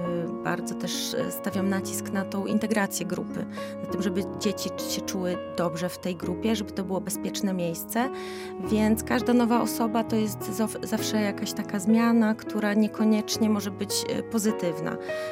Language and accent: Polish; Białystok, Podlaskie Voivodeship, Poland; now in Łomża, Poland; A życie prywatne to też tutaj w Łomży już się dzieje. Osiadłam tutaj, do rodzinnego Białegostoku jeżdżę czasami.